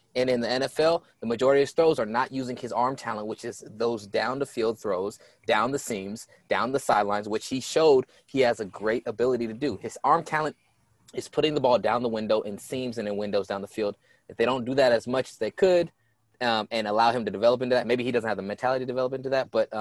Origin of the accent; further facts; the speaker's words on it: Berkeley, California, United States; I grew up around Cal, so I've, you know, been a fan, a partial fan of Cal.